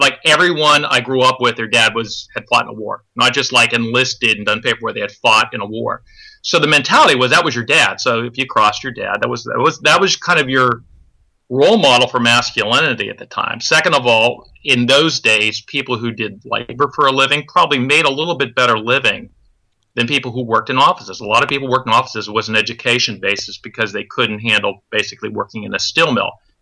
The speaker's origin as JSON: {"language": "English", "region": "Pennsylvania", "country": "United States", "tie": "born or raised there", "said": "I grew up in the Pittsburgh area. It's a little north of Pittsburgh, Beaver County, Butler County area, which used to be kind of isolated from Pittsburgh."}